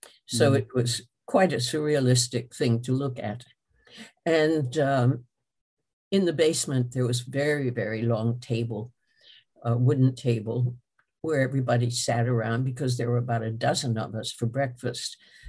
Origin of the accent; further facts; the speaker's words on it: United States; accent: American; hearing me sing with my ghastly American accent in French